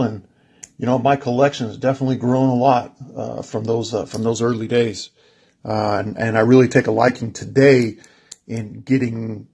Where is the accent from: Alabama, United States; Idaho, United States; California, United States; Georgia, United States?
California, United States; I'm a huge Ricky Henderson fan growing up in California. The Oakland A's right up the road.